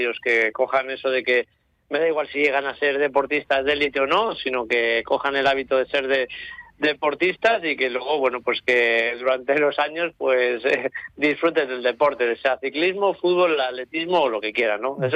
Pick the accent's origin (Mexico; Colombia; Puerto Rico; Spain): Spain; Santander, Cantabria; born there; acabando en Santander, ¿no? Que es donde yo nací.